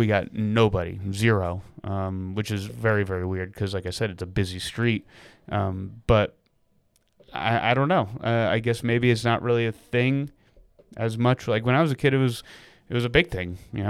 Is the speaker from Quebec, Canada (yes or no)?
no; Vernon, British Columbia, Canada; from growing up in Vernon, I was like, if you tried to walk up my road in Vernon, you'll never make it to the top because we live on the side of a mountain and it's like extremely steep.